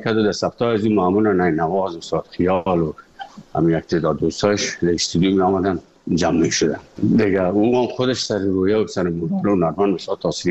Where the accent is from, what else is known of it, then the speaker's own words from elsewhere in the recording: Afghanistan; moved away; also born or lived in Moscow, Russia; از افغانستان برآمدیم آمدیم سه مسکو 4 سال مسکو